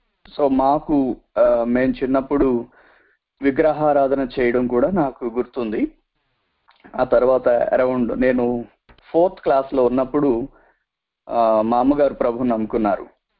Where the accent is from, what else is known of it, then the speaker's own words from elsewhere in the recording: Andhra Pradesh, India; మాది కృష్ణా జిల్లా బందరుకి ఒక 20 కిలోమీటర్లో ఉన్నటువంటి ఒక పల్లెటూరు. 1977 తుఫానికి 4 సంవత్సరాల బాబుగా నేను ఉండడం నాకు గుర్తుంది. సో ఆ పల్లెటూరు వాతావరణంలో పుట్టి